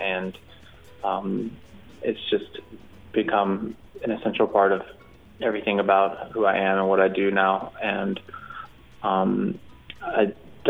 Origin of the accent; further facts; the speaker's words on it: Pittsburgh, Pennsylvania, United States; So I'm from Pittsburgh originally, and lived here forever.